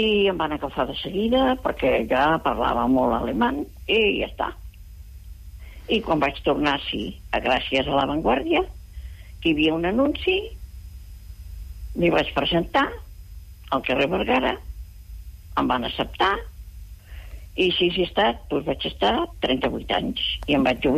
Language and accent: Catalan; Barcelona, Catalonia, Spain; now in Premià de Mar, Spain; a Barcelona, jo soc de Barcelona. El que passa que visc ara a Premià, però jo soc de Barcelona i tota la vida fins al 94, després de les Olimpiades, ja vaig venir aquí a Premià.